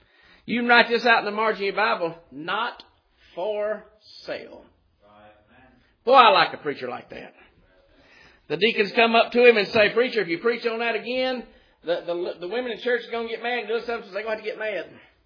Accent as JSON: {"language": "English", "country": "United States", "said": "And seeing how I'm from America, I probably don't."}